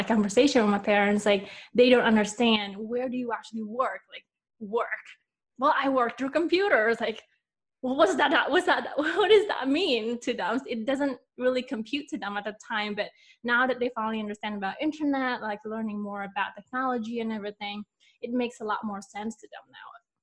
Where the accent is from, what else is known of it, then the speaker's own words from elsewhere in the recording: Bali, Indonesia; Being born and raised in Bali, obviously, my mind is just like, okay, after you graduate from high school, graduate from university or college, you get a job, you got married, and that's the end.